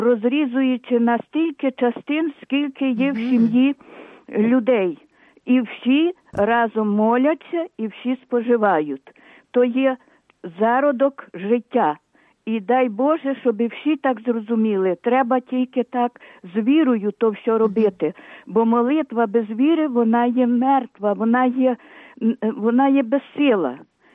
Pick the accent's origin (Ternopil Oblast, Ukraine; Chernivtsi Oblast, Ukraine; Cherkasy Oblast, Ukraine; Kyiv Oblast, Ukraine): Ternopil Oblast, Ukraine; я з Тернопільщини, але я коло Тернополя, 8 кілометрів. Наше село, то є районний центр з давніх-давен ще з Австро-Угорщини.